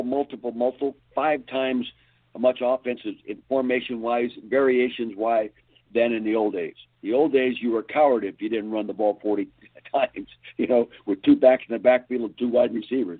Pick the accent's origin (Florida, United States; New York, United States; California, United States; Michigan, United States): California, United States; Calistoga; Well, you know, I was born and raised in Calistoga, the Napa Valley.